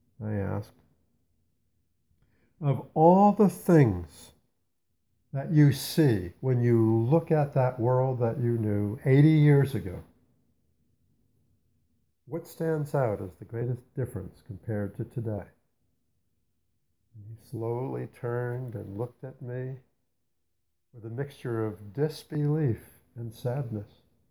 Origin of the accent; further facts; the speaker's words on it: Newark, New Jersey, United States; born there; You see, I was born in Newark, New Jersey.